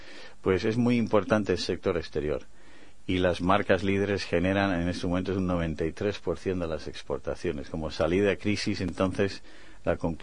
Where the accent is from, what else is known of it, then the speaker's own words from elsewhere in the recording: Bilbao, Basque Country, Spain; also born or lived in Taiwan; dentro de mi currículum está el haber nacido en Taiwán, como has dicho, pero soy de Bilbao, ¿eh? Porque los de Bilbao nacemos donde nos da la gana